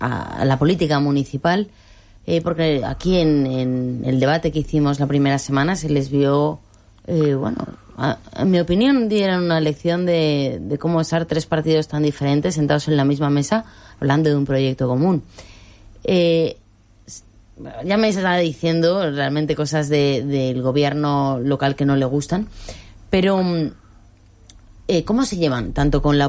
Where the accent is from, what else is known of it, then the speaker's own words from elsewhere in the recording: Alcoy, Valencian Community, Spain; Alcalde de Alcoy, de mi pueblo.